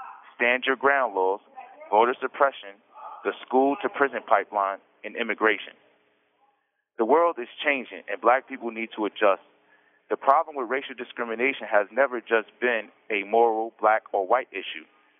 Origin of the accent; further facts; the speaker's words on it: Albany, New York, United States; I'm from Albany, New York, and recently white police officers there were caught on video brutalizing black men on March 16, 2019 over a noise complaint.